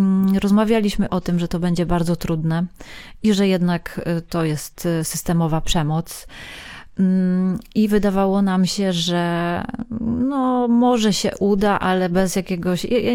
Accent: Kraków, Lesser Poland, Poland; jestem z wykształcenia teatrolożką, długo byłam recenzentką teatralną i pracowałam też w dwóch teatrach i wychowałam się w środowisku artystycznym w Krakowie

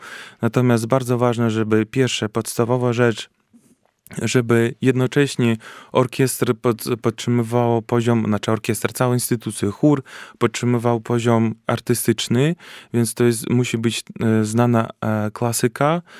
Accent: Belarus; Polish is a second language; moved away as an adult; now in Kraków, Poland; nie jestem ani z Polski, ani z Krakowa, mimo wszystko nawet jak jestem po jakiś czas już związany i z Polską i już z Krakowem, natomiast będąc dyrektorem artystycznym u siebie na Białorusi

